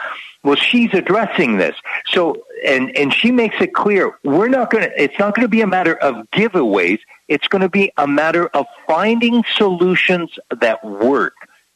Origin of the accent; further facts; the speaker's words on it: Texas, United States; is he all sizzle and no steak, as we say in my home state and his of Texas?